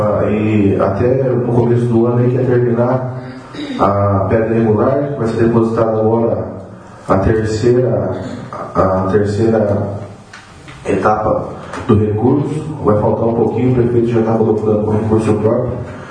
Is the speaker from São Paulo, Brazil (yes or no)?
no; Marilândia, Espírito Santo, Brazil; eu também quero dizer para vocês que eu sou de Marilândia e gosto muito de Nova Moreira, tenho bons amigos lá desde a infância